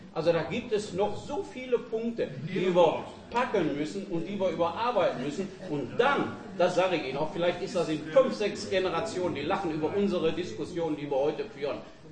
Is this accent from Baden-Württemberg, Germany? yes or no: no; Essen, North Rhine-Westphalia, Germany; So, und ich komme aus dem Essener Norden. Ich bin alten Essener Bürger